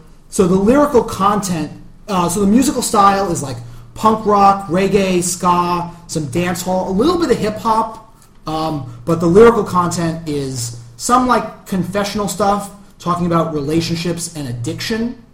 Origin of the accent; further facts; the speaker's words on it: New York, United States; growing up in New York, I got a New York culture.